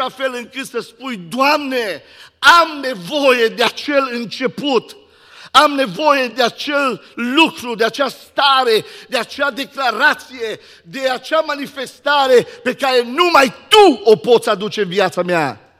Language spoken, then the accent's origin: Romanian; Gherla, Cluj County, Romania; Imaginați-vă voi un copil de la Gherla. Nu din închisoare, dar eram de la Gherla totuși.